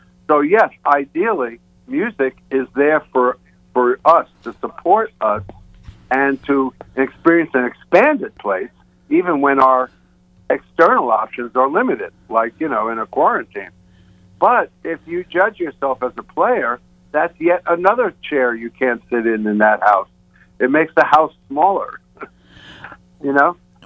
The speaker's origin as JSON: {"language": "English", "town": "Long Island", "region": "New York", "country": "United States", "said": "I like it to be in the language of where I come from. I'm from Long Island."}